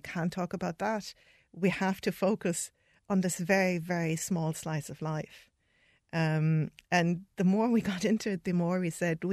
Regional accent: Germany; I grew up in Germany in the 80s, 90s.

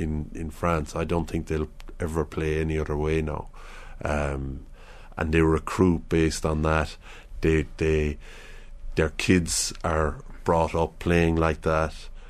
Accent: Ireland; I think we've been smart, you know, in how we've gone about things as an Irish team.

